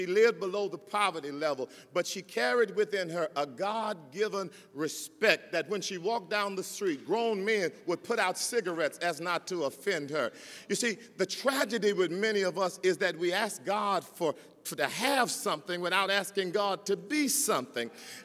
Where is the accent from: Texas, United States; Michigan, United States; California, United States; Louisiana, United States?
Texas, United States; Hearne; Dr. Gregory told you I grew up in Hearn, Texas